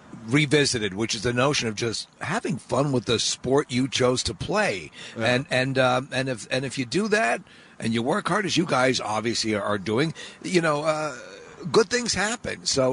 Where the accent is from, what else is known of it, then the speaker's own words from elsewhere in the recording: Long Island, New York, United States; We were boating, you know, since we were kids growing up on Long Island. We go out in the Sound and stuff like